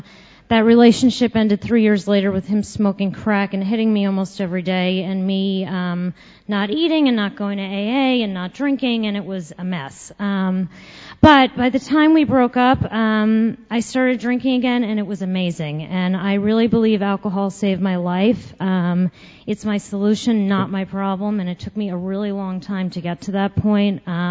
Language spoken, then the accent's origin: English; Westchester, New York, United States; I grew up in Westchester. I come from an amazing family.